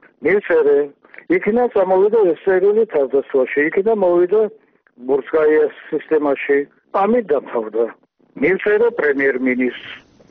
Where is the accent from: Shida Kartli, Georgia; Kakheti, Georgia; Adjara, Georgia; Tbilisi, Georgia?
Tbilisi, Georgia; born there